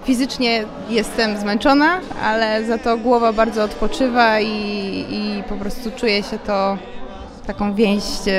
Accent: Odolanów, Greater Poland Voivodeship, Poland; Po pierwsze, pochodzę tutaj z Odolanowa, więc zdecydowanie jest mi ona najbliższa.

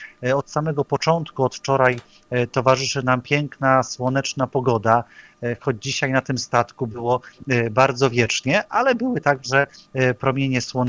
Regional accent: Kalisz, Greater Poland Voivodeship, Poland; przyjechaliśmy tutaj na Słowację, dokładnie do Bratysławy z Kalisza i powiedziałem, że u nas w Kaliszu

